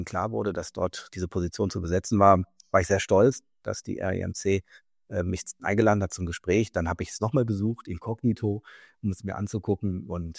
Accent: Hamburg, Germany; als Hamburger

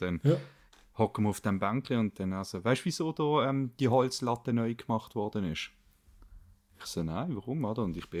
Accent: Switzerland; Also, das ist halt einfach nie bei uns in der Schweiz, oder irgendwie, ich weiß nicht.

